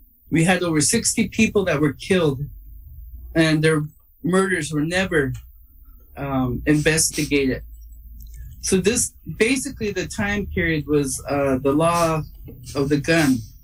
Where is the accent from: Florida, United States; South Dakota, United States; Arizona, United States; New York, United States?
South Dakota, United States; I'm from the Cheyenne River City Tribe.